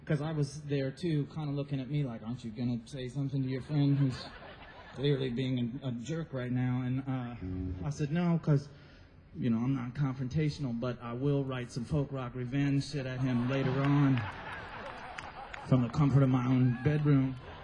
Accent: Nashville, Tennessee, United States; we're from East Nashville, Tennessee is where we live.

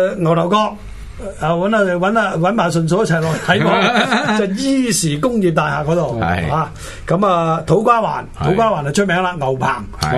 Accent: Chaozhou, Guangdong, China; 咁佢梗係撐香港人啦，我哋潮州人梗係

